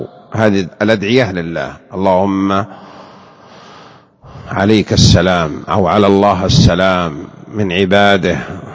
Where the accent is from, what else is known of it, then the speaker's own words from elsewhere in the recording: Mecca, Makkah Province, Saudi Arabia; وأنا ترى حضرت أعراس مثل هذه قديما وأنا صغير في مكة في عمر الثامنة والتاسعة لا أذكر